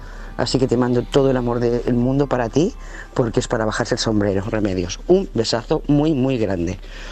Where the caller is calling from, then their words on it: Lloret de Mar, Catalonia, Spain; de Lloret de Mar.